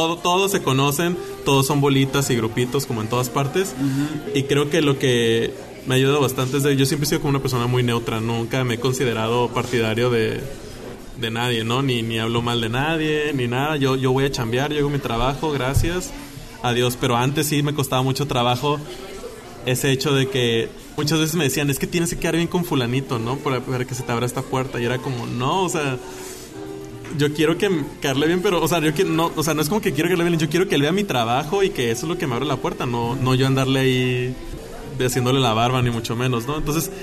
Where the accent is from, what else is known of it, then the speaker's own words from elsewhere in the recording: Tijuana, Baja California, Mexico; moved away as an adult; now in Mexico City, Mexico; no puedo estar aquí en Tijuana. Yo amo mi ciudad, yo soy